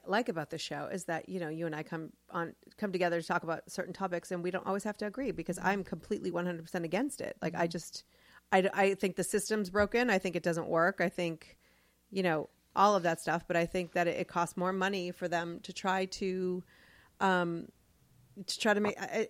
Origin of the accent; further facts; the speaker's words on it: Massachusetts, United States; I mean, I grew up in Massachusetts, but I found myself doing the same things.